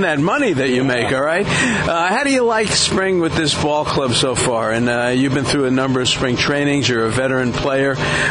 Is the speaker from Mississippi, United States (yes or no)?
no; Miami Beach, Florida, United States; I grew up in Miami Beach. I did a lot of the beach time.